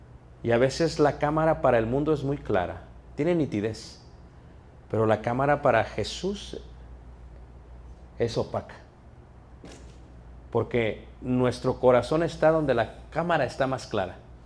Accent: Mexico; Soy mexicano, sí. Soy naturalizado aquí, sí. Tengo 47 años, sí. Estoy casado, sí.

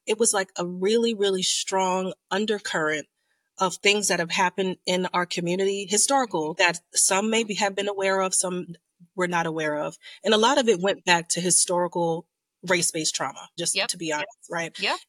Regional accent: New York, United States; I'm originally from New York.

